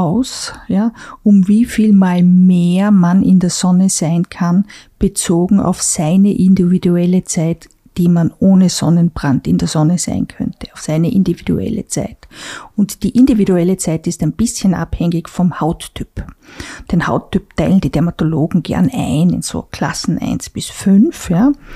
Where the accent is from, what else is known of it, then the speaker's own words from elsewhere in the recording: Klagenfurt, Carinthia, Austria; Ich komme aus Kärnten und man muss sagen, es hat sich ja auch in den letzten 30 Jahren hier viel getan.